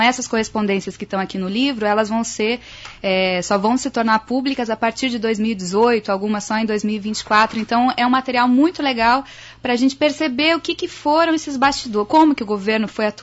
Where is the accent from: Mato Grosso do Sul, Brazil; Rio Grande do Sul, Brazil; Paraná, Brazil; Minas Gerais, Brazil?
Paraná, Brazil; Maringá; bom dia Maringá, muito legal estar de volta aqui na cidade onde eu cresci